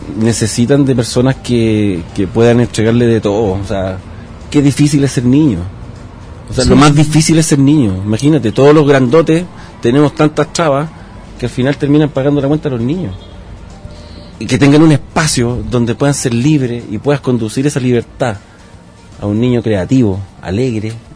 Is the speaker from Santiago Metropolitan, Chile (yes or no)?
yes; San Miguel, Santiago Metropolitan, Chile; antiguamente daba orgullo llegar a cualquier parte de Chile y decir, yo soy de San Miguel, la comuna de … la comuna de los palestros